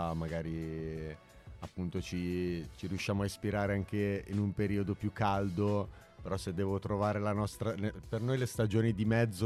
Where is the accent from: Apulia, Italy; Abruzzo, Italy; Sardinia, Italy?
Apulia, Italy; Vabbè, sono pugliese, quindi...